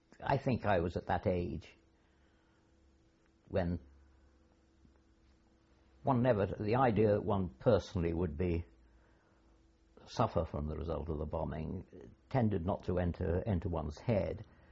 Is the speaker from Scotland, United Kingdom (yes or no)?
no; Whitley Bay, North East England, United Kingdom; born or raised there; also born or lived in Coventry